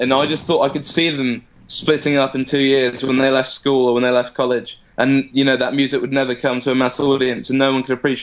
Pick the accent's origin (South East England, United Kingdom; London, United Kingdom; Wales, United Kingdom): London, United Kingdom; I grew up in London. I grew up in South London.